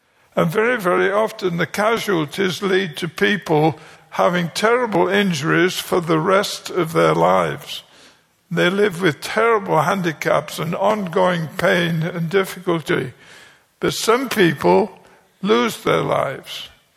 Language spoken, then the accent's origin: English; United Kingdom; I'm British.